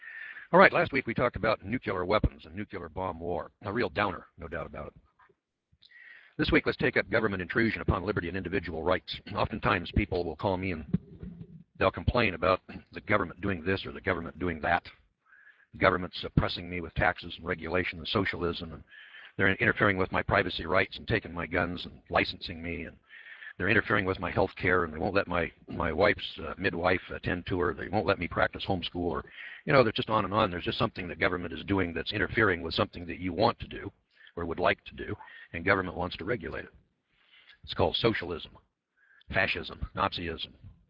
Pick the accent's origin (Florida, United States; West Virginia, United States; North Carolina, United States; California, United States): California, United States; moved away as an adult; In fact, I'm from California. I was born there, and I lived there, did business in California. And back in 1972, I took a look at the business atmosphere in California, and I said, enough's enough, and I moved to Idaho.